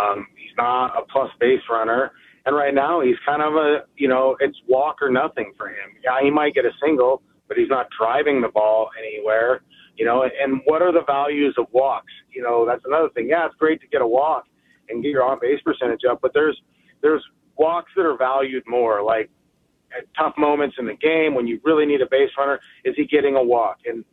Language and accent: English; Montana, United States; I think, you know, I'm born and raised in Montana. Like, they base Yellowstone off of some of that stuff